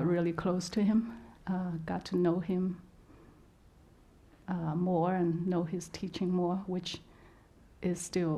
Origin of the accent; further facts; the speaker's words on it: Guangzhou, Guangdong, China; moved away as an adult; now in United States; I was born in China in a city called Guangzhou. Guangzhou was called Canton in the West.